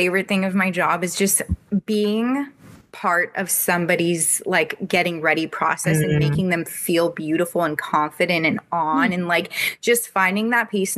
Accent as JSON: {"language": "English", "town": "Los Angeles", "region": "California", "country": "United States", "said": "So I'm from LA originally, and my mom, my family, nobody was in fashion, but I really, really loved it a lot."}